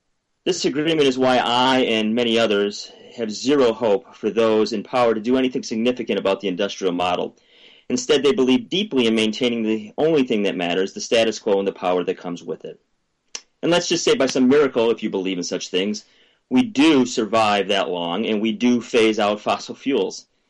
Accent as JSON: {"language": "English", "town": "Burlington", "region": "Wisconsin", "country": "United States", "tie": "born or raised there", "said": "Last comes live from Burlington, Wisconsin, home of Chocolate City and the Nestle's Corporation. My hometown, where you can get a whiff of Nestle's daily to remind you of their loving ways."}